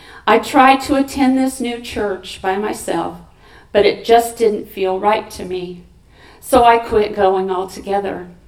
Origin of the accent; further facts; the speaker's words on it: Mechanicsburg, Illinois, United States; also born or lived in Springfield; I was born in Springfield, Illinois. I am the fourth of five children. I was raised on a farm 3 miles outside of the closest small town. Mechanicsburg had a population of 350 people.